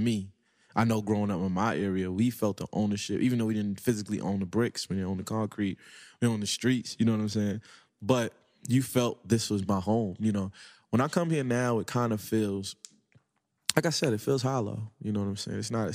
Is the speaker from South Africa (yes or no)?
no; Brooklyn, New York, United States; What I can remember about growing up in Brooklyn is that, some of my memories, my fondest memories?